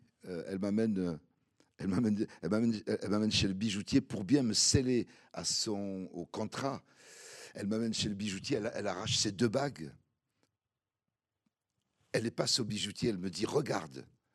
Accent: Algeria; moi, je suis algérien, il me faut un peu plus que ça.

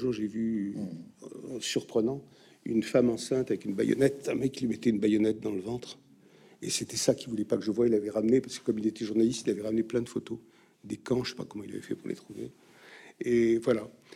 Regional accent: Tunisia; Mais je suis né en Tunisie, et j'étais bien en Tunisie.

